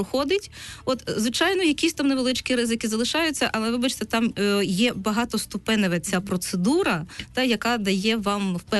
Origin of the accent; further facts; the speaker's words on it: Donetsk, Donetsk Oblast, Ukraine; як ви правильно вже підмітили і сказали, я сама з Донецька, то для мене ця тема, вона є дуже, знаєте, актуалізованою